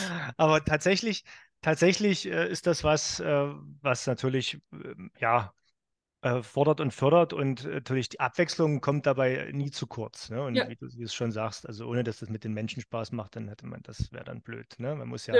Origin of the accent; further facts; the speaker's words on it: Saxony, Germany; Ich als Sachse kann ja dann mal neutral nachfragen.